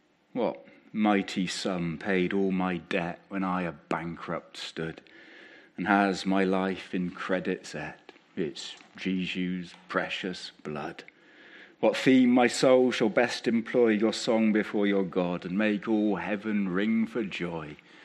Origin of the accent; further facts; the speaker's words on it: England, United Kingdom; we're English, most of us, with apologies to Philippa and others who might come from the principality